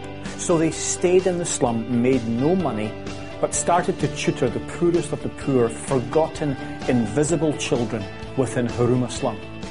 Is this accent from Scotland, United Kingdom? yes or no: yes; Scotland, United Kingdom; accent: Scottish; So, you can tell that my accent isn't from California, and where I come from, Scotland, has no straight roads.